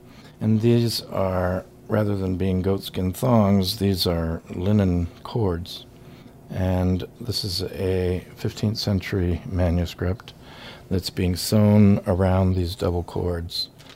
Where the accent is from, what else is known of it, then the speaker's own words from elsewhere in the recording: Indiana, United States; born there; I was born in Indiana. I'll probably live the rest of my life in Indiana.